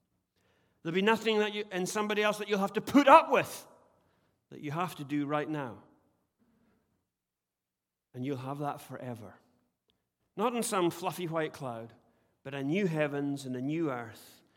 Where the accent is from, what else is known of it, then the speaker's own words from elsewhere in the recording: Scotland, United Kingdom; He's English and I'm Scottish.